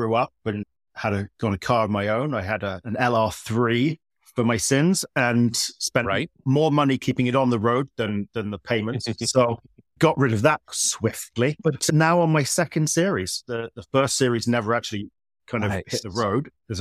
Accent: South West England, United Kingdom; now in Texas, United States; Yeah, exactly. British. Born and bred is, you know, I lived on Dartmoor. I lived in the West Country.

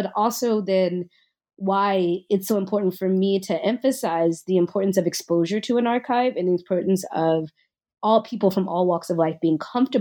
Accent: Nashville, Tennessee, United States; So I grew up in Nashville, Tennessee.

